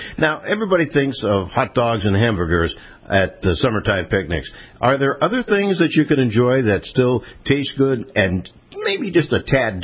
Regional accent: Pennsylvania, United States; I'm from Pennsylvania originally, too.

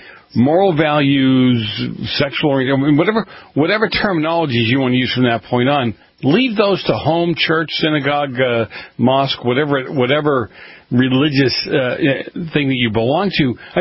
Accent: Boston, Massachusetts, United States; Well, I was, you know, growing up in Boston, I always joked that we had more colleges per square mile than there were churches in the country

